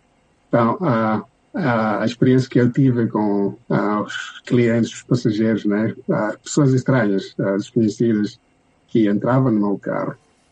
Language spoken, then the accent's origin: Portuguese; Mozambique; quando eu falava que eu sou de Moçambique